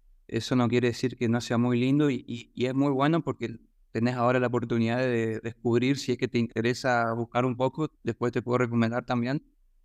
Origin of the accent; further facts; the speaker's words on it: Corrientes, Argentina; algo que tenía cosas folclóricas, cosas de Corrientes, de donde soy o del folclore argentino